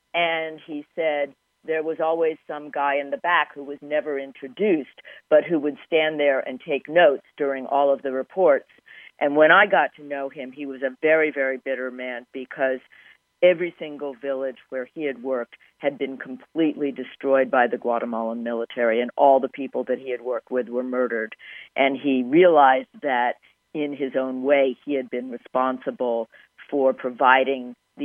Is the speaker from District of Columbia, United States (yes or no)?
yes; Washington, District of Columbia, United States; growing up in Washington, D.C. in the 1960s, I was aware not only of what was going on in the federal government, but also the fact that I lived in a deeply divided city